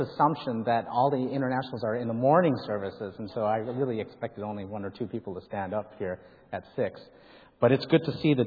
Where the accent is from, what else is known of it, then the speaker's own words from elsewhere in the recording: Minneapolis, Minnesota, United States; whereas I grew up in Minneapolis, St. Paul, and much of my experience comes from there. I don't know if you can hear it in my accent or not.